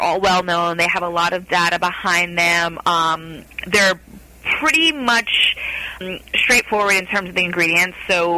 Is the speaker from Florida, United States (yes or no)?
yes; Florida, United States; I'm from Florida and born and raised, and you know, a lot of Floridians just don't feel like they need to bake in the sun all the time.